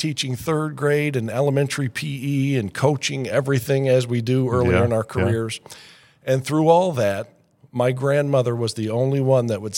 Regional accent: North Judson, Indiana, United States; Well, actually, I'm originally from North Judson.

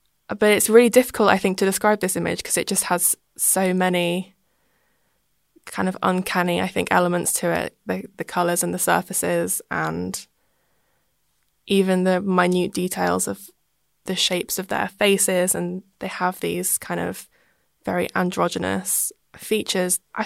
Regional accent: Eastbourne, South East England, United Kingdom; I am from Eastbourne. I grew up here

